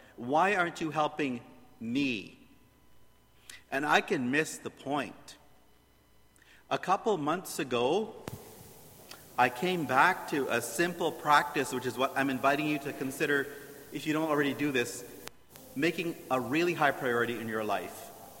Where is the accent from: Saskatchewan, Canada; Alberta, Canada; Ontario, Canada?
Ontario, Canada; Brampton; I grew up in Brampton, so we didn't really know the country very well